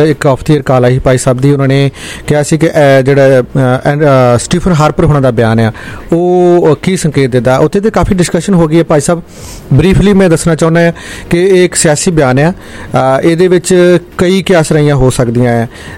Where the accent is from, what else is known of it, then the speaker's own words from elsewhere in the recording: Punjab, India; ਪੰਜਾਬ ਦੀ ਧਰਤੀ ਨਾਲ ਅਸੀਂ ਜੰਮੇ ਪਲੇ ਹਾਂ